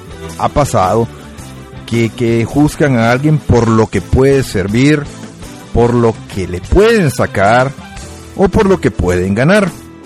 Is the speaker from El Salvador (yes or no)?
yes; El Salvador; En mi país, en El Salvador, les estoy hablando de las experiencias que yo veo